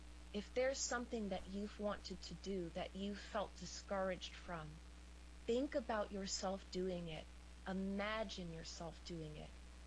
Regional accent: New York City, New York, United States; I am not British. I am a New Yorker. I live in Manhattan. I live in Sugar Hill in the heart of Harlem.

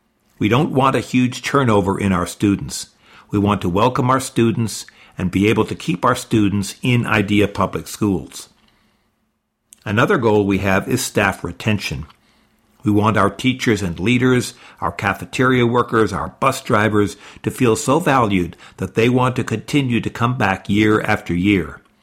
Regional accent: Odessa, Texas, United States; our third site that's going to be in my old neighborhood where I grew up in Odessa.

